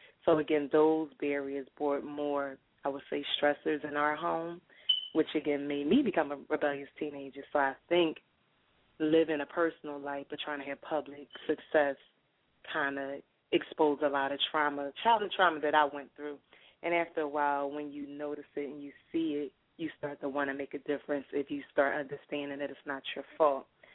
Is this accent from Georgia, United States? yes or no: yes; Savannah, Georgia, United States; also born or lived in Cheyenne / Philadelphia; I was born in the Midwest in the region of Cheyenne, Wyoming. I believe as a toddler when I moved to Savannah, Georgia, where my parents and siblings were born